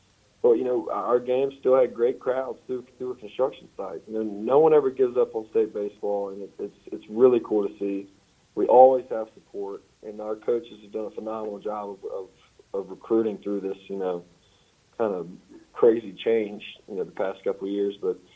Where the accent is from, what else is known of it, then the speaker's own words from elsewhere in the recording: Mississippi, United States; especially growing up in Mississippi, seeing it just, you know, firsthand for so long.